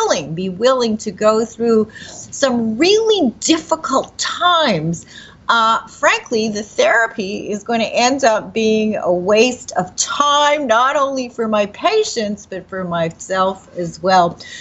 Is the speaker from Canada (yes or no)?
yes; Canada; also born or lived in Montreal; when I was living in Montreal, and of course you know that I am Canadian and I have dual citizenship